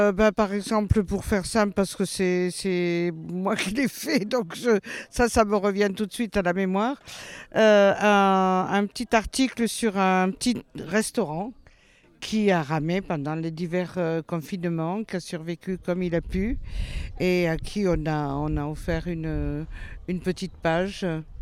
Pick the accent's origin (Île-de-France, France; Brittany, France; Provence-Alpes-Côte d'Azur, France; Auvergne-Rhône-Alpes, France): Provence-Alpes-Côte d'Azur, France; Cannes; On vient de Cannes, mais on a une amie qui est à Tourette